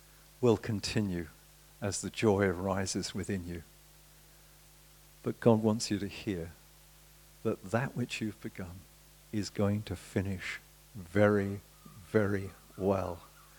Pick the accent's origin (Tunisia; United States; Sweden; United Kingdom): United Kingdom; England; One of the problems about being British, or not everyone here I know is English, but we English, we're so quick to put everything down.